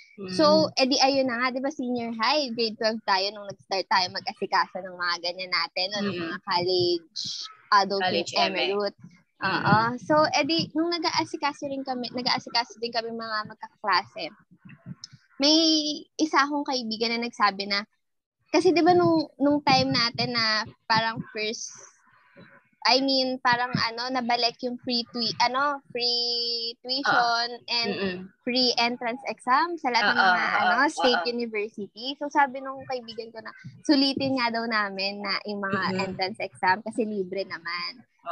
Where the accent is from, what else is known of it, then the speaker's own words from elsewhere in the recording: Calabarzon, Philippines; now in Manila, Philippines; Since province girl ako, from Laguna ako, tapos turn into city girl, Manila girl.